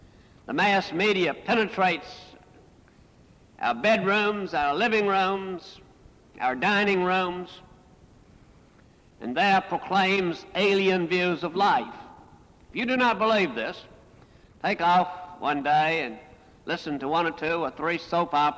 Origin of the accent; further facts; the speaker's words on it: South Carolina, United States; community in which I grew up in South Carolina in the 1930s was no longer Christendom, but it was Protestantism.